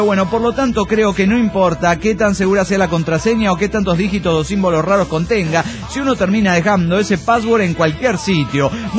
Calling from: Salinas Victoria, Nuevo León, Mexico; Aquí en Salinas, Canon. Victoria, Nuevo León, México. ¿Cómo están, cabrones? Aquí reportándome desde mi nueva ubicación.

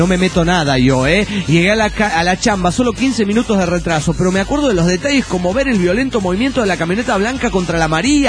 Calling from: Coatzacoalcos, Veracruz, Mexico; de Coatzacoalcos.

